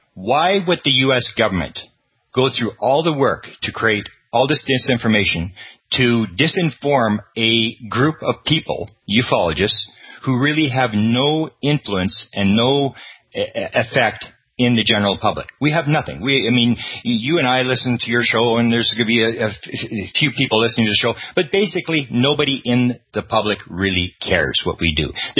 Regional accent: Canada; I come from Canada, and the Canadian government got out of the UFO business about the same time as the Americans in the late 60s.

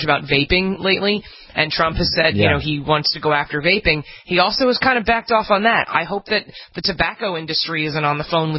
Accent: New Jersey, United States; I'm from New Jersey, I live in New Jersey again now, and it's a big pharma state

